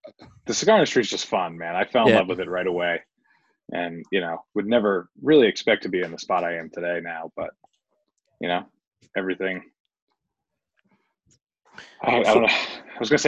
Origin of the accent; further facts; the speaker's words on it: Connecticut, United States; moved away as an adult; I'm originally from Connecticut, moved up to Massachusetts, New Hampshire area with my wife